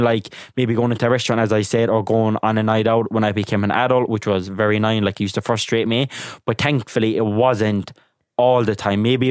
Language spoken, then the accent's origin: English; Ireland; even though I'm proud to be a traveler, I'm proud with our culture and our community. I do find that like for me growing up as an Irish traveler